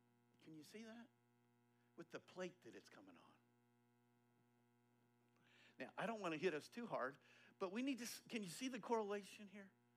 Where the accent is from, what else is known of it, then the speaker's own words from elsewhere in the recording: Colorado, United States; I'm expecting because I grew up in Eastern Colorado, you know, where it's like family dining